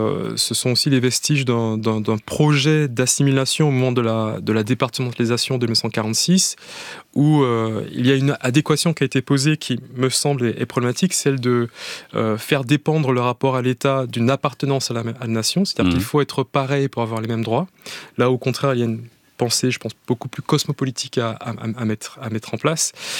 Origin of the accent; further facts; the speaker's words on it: Martinique; depuis ma période de mon enfance en Martinique